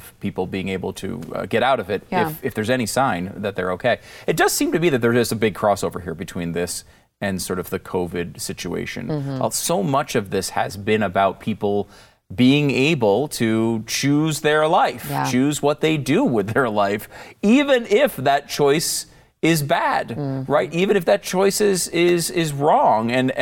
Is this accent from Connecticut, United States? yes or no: yes; Connecticut, United States; Like, I grew up in Connecticut.